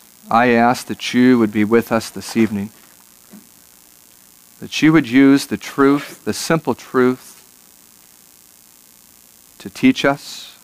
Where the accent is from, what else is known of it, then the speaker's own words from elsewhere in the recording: Alaska, United States; Yeah, I guess I grew up in Alaska, not that close.